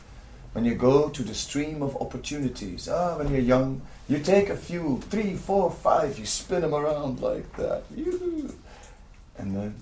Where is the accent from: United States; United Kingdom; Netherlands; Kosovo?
Netherlands; English is a second language; So, my apologies for not speaking Norwegian. I'm only... I'm from Holland, and it's a little...